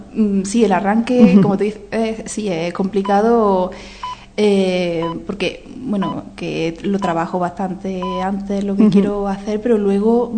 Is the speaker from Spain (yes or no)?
yes; Granada, Andalusia, Spain; also born or lived in Germany; now in Priego de Córdoba, Spain; yo nací en Alemania, pero con un año me vine para aquí. Y en Granada pues he pasado mi juventud. Y por temas de trabajo ya llevo viviendo en Priego desde 2013.